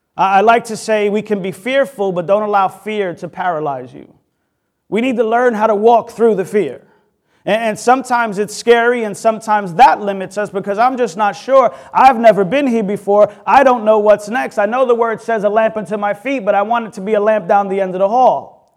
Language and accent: English; New York City, New York, United States; I was born and raised in the Bronx, and I'll be quick.